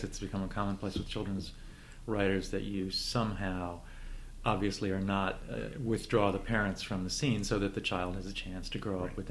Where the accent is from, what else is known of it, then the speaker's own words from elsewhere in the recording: Ohio, United States; born there; also born or lived in Connecticut; You know, I was born in Ohio, and some of those trips were from Ohio to Florida, and then later from Connecticut to Florida.